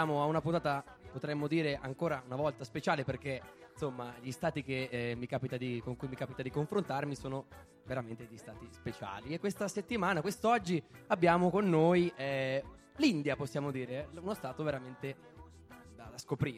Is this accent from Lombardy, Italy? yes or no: yes; Como, Lombardy, Italy; Io sono di Como, forse come tu sai.